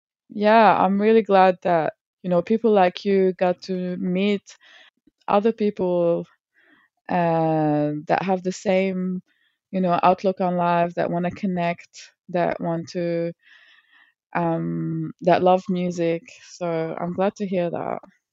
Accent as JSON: {"language": "English", "country": "Lebanon", "moved": "yes", "said": "I come from Lebanon, but home at the moment is Nam."}